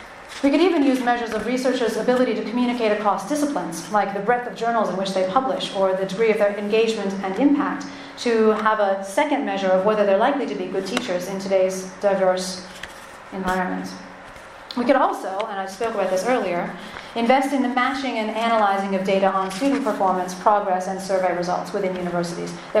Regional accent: United States; I suppose as an American who went through a liberal arts system, I don't find that that suits every student.

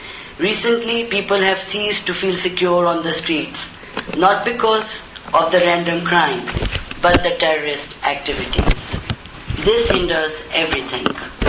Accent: Lahore, Punjab, Pakistan; born there; I was born in Lahore, to parents who migrated from India.

